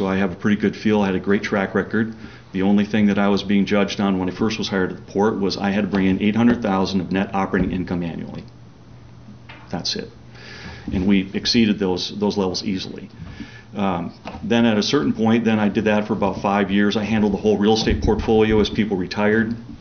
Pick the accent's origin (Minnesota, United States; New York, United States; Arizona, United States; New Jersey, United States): Minnesota, United States; moved away as an adult; I came from Minnesota. I was going to school at University of Wisconsin, and when I got out of school where I grew up, there just weren't any jobs.